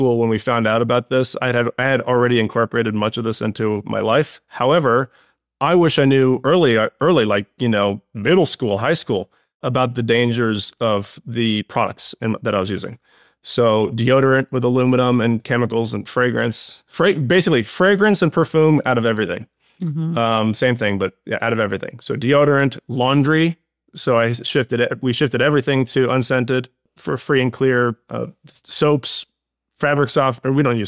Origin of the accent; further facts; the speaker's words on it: Florida, United States; I grew up in Florida